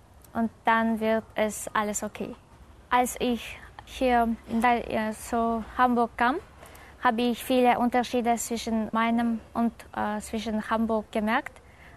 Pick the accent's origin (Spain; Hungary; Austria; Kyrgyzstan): Kyrgyzstan; German is a second language; Ich heiße … komme aus Kirgisistan. Ich bin am 9. August 1992 geboren.